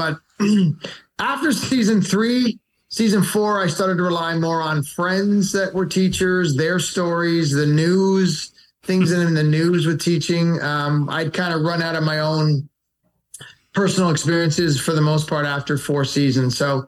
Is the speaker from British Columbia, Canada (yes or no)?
no; Willowdale, Ontario, Canada; also born or lived in Scarborough, Canada; My brother and sister were already born from Glasgow, and I was born in Scarborough, and we lived there for 2 years, and then we moved to Willowdale, which is not far.